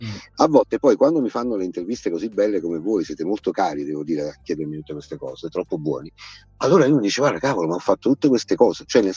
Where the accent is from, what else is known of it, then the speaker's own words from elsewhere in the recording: Campania, Italy; accent: Neapolitan; also born or lived in Rome / Milan / Pesaro; il mio accento è napolegno, no? E quindi alla fine sono fiero, però mi ha aiutato moltissimo il fatto di vivere in tante città diverse. Ho vissuto 18 anni a Roma